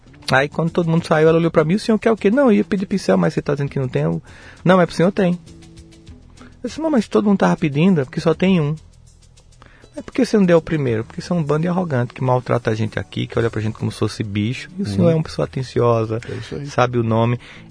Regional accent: Campina Grande, Paraíba, Brazil; born there; Campina Grande, na Paraíba.

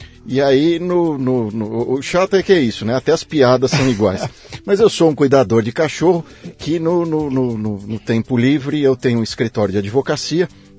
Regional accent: São Paulo, Brazil; born there; Nasci aqui em São Paulo.

